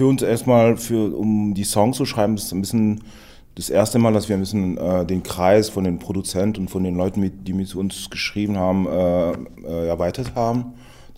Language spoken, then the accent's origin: German; Romandy, Switzerland; moved away as an adult; now in Berlin, Germany; ja, ich bin eigentlich aus der Schweiz, aus der Westschweiz